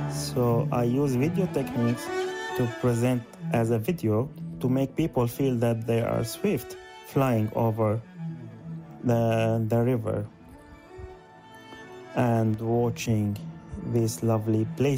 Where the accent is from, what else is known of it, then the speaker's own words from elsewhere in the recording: Aleppo, Aleppo Governorate, Syria; English is a second language; moved away as an adult; now in Dublin, Ireland; I grew up in Aleppo and studied architecture there before relocating to Dublin, where I work now at Dublin City University as a teaching assistant.